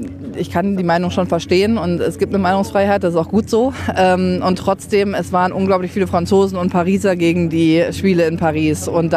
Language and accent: German; Essen, North Rhine-Westphalia, Germany; Aber als Essener Kind wäre ich natürlich besonders stolz, wenn es hier hinkommt.